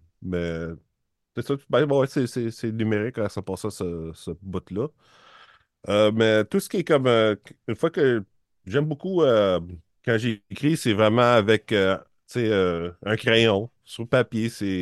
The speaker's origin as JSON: {"language": "French", "region": "Ontario", "country": "Canada"}